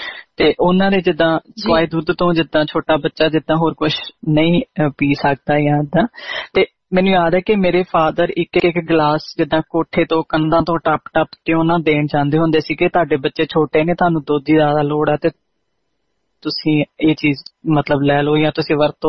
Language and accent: Punjabi; Amritsar, Punjab, India; ਕਿਉਂਕਿ ਮੈਂ ਅੰਮ੍ਰਿਤਸਰ ਤੋਂ ਰਹਿਣ ਵਾਲੀ ਹਾਂ